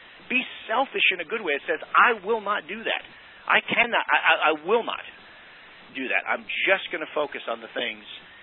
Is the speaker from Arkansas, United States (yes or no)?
no; Utah, United States; This is for a participant in Utah, my home state.